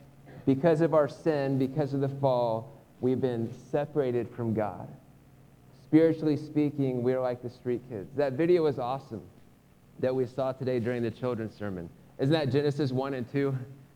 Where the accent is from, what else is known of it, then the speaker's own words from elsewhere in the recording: Lenexa, Kansas, United States; also born or lived in Shawnee; I grew up in Kansas City, in Lenexa and Shawnee, around there. I went to K-State. I've been to Kansas my whole life until that point.